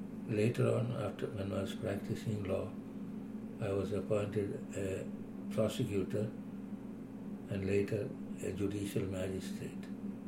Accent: India; I was born in 10th of September 1925, and my schooling was in India at the high school.

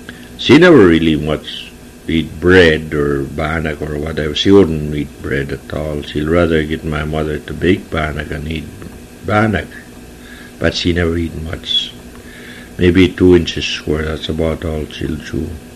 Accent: Wabasca, Alberta, Canada; also born or lived in Chipoyan Lake; now in Calling Lake, Canada; I was raised in Wabasca. I born in Chipoyan Lake. But my real home now is in Calling Lake. I live behind the school less than half a mile.

